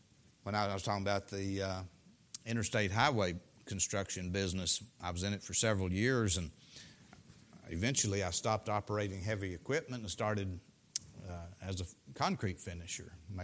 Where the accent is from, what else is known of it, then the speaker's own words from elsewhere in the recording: Arkansas, United States; moved away as an adult; now in Missouri, United States; I said, I come from Arkansas.